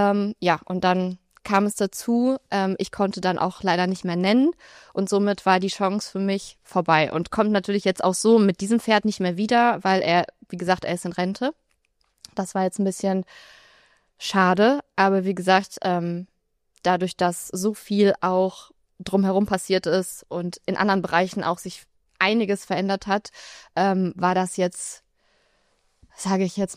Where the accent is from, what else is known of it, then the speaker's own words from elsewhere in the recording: Russia; reite ich auch für Russland, musste bei der FN eine Gastlizenz anmelden, quasi die Erlaubnis von meinem Heimatland und kann international und national für Russland starten.